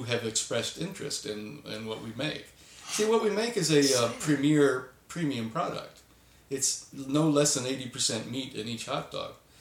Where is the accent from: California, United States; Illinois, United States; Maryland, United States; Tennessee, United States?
Illinois, United States; Chicago; But I grew up in Chicago, darn it. And my grandma was Dutch. One of my grandmas was Dutch. The other was Germanic.